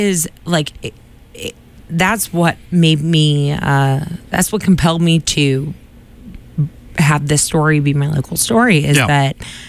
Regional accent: Quincy, United States; it reminded me so much of growing up in Quincy, and just, it was normal to hang out with guys who were older than you.

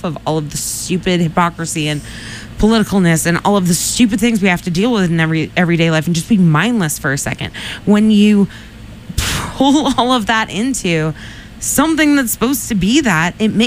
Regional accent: United States; Of course I like being American.

